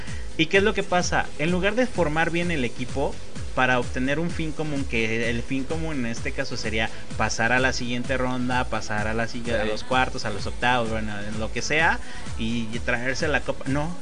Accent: Mexico; Te pones uno como mexicano hablando precisamente de.

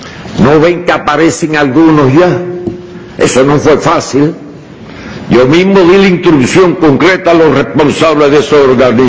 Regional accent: Santiago de Cuba, Cuba; also born or lived in Virán; Yo nací en el campo, en Virán, municipio ahora es de Cueto, antes era Bellavicero, ahora soy cuetense y holguinero, pero me eduqué en Santiago

